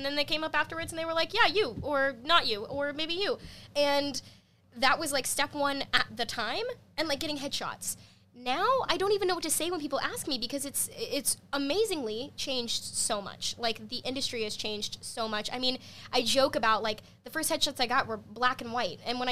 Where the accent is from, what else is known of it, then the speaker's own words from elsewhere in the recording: Arkansas, United States; Like, I was from Arkansas. In order to act, I had to, my whole family uprooted their life for several months out of the year to take me to New York or to LA.